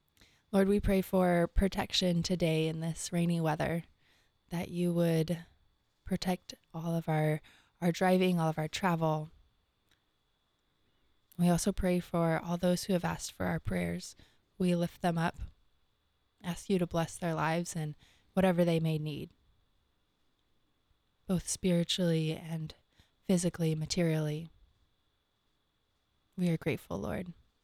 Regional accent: California, United States; I grew up in California, and so people from outside of California would always ask, well, aren't you afraid of earthquakes?

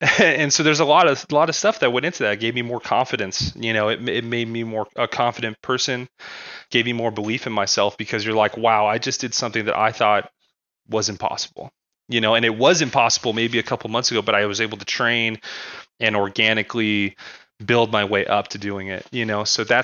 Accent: Arizona, United States; I'm from Arizona.

